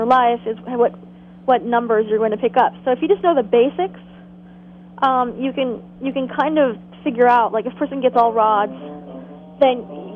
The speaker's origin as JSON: {"language": "English", "country": "United States", "said": "It's really tarot, but I say tarot. I'm American."}